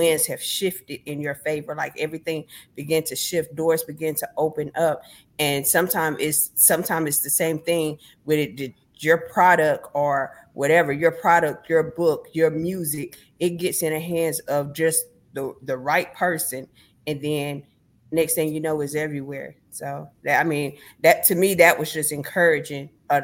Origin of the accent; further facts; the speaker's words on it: the South, United States; I'm curious because I'm from the South, so I need to understand